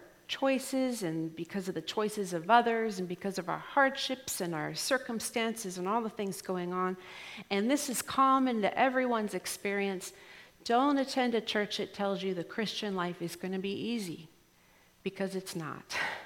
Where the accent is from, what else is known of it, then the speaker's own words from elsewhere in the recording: Pittsburgh, Pennsylvania, United States; born there; Now, I was born here in the U.S. I was born actually in Pennsylvania. I always say my dad, my dad was in seminary in Pittsburgh, so I always say I was just born in seminary, because I kind of was.